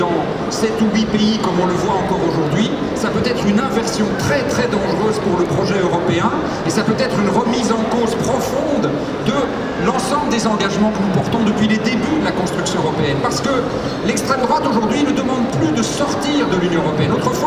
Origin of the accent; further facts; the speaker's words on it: Belgium; Et même chez nous, en Belgique, en Flandre